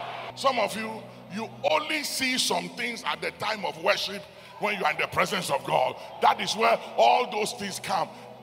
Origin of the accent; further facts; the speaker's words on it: Accra, Greater Accra, Ghana; And I said, I'm from Accra, I need help.